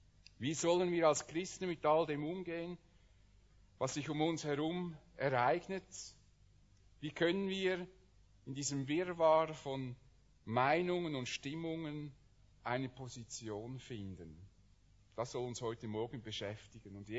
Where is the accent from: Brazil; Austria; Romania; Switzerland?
Switzerland; wenn ich als Schweizer, der jetzt glücklicherweise müsste ich jetzt ja nicht mehr einrücken